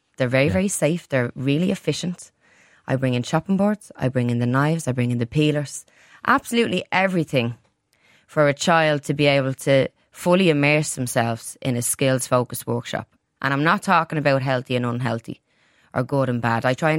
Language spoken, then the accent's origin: English; Santry, Leinster, Ireland; So where I grew up is very, very close to Ballymun. I grew up in Santry.